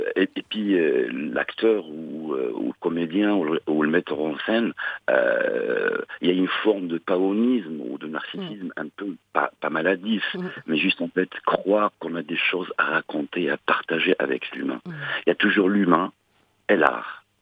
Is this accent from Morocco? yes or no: yes; Moulay Driss, Morocco; Donc c'est une petite ville, je suis natif de Mouledris.